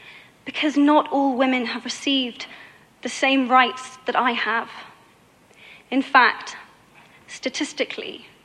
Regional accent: United Kingdom; I am from Britain, and I think it is right that I am paid the same as my male counterparts.

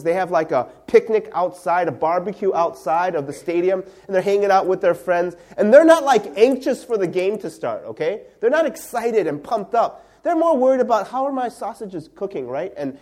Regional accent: Chicago, Illinois, United States; I like the, you know, teams from Chicago. That's my hometown.

